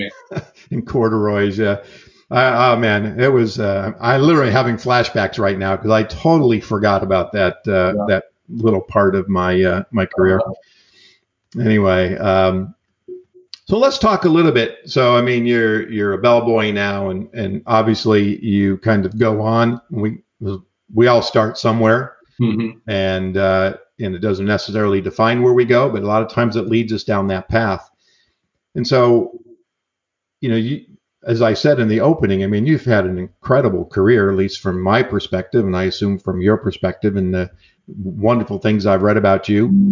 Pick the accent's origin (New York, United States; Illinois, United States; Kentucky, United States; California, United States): New York, United States; Well, I'm an Italian from New York.